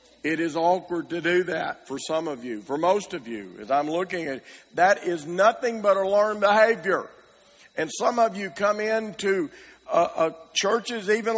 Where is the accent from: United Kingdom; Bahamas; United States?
United States; Arkansas; I grew up in Arkansas. I was there when he was governor.